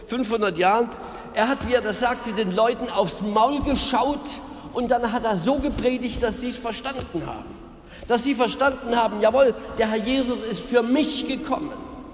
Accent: Berlin, Germany; Ich war in Berlin, meine Heimatstadt.

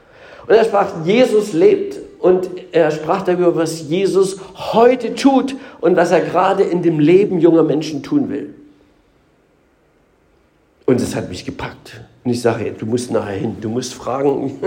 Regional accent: East Germany, Germany; obwohl mit Drugs haben wir es in der DDR nicht so gehabt, ich bin ja Ossi.

